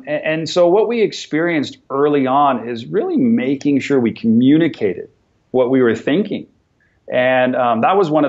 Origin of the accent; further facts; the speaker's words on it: California, United States; because I'm from California